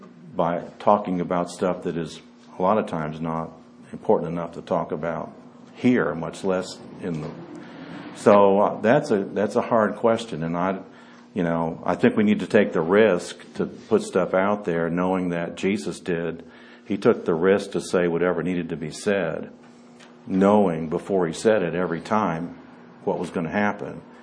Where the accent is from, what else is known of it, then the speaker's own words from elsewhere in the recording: Eastpointe, Michigan, United States; I have a couple of friends on Facebook that I grew up with in East Detroit that I haven't talked to since the 60s.